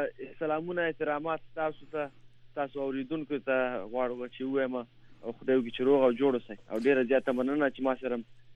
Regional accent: Afghanistan; زه افغان یم که چېرته افغانستان وغواړي او که نه وغواړي

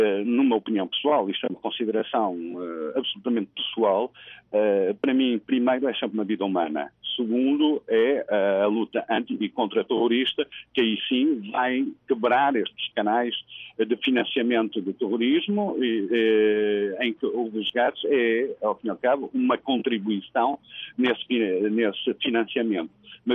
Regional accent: Portugal; é um livro português, eu sou português

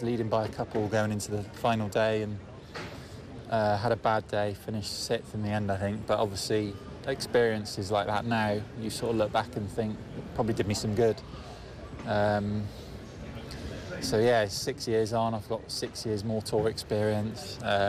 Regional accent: United Kingdom; I get great support, obviously being British, and we're on British soil, obviously.

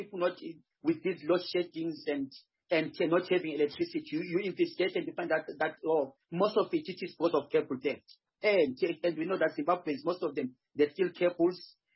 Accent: South Africa; We are not working as South African.

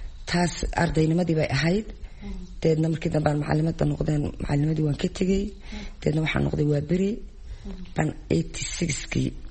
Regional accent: Djibouti; also born or lived in Hargeisa; horta waxaan ku dhashay in Hargeysa waxaan ku koray Djibouti

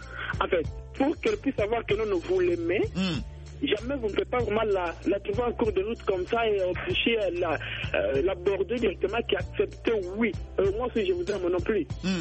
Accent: Tshikapa, Kasaï, DR Congo; born there; je suis né à Tchikapa.

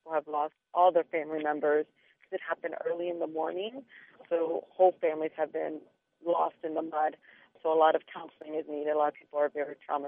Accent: United States; now in Sierra Leone; As an American myself, I am inspired by the strength of the people here.

